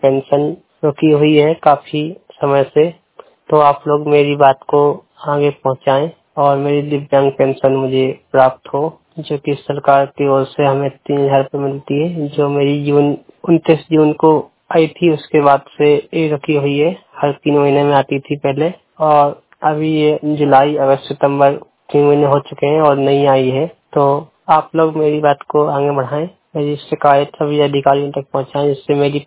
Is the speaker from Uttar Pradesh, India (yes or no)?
yes; Uttar Pradesh, India; मैं दिव्यांग हूँ, दृष्टि दिव्यांग। मैं उत्तर प्रदेश मंडल झांसी जनपद जालौन का रहने वाला हूँ।